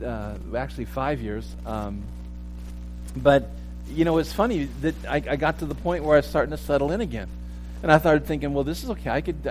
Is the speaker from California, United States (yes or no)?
yes; Santa Barbara, California, United States; now in West Covina, United States; I've shared with you before about growing up in Santa Barbara and just, you know, thinking that, oh, you know, I could live here the rest of my life.